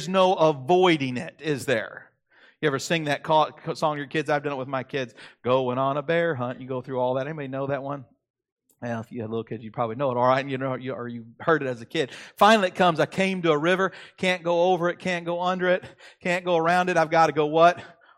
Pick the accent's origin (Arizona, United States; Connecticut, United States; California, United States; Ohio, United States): Ohio, United States; Cincinnati; I'm from the Midwest. I grew up in Cincinnati. I'm from Indianapolis.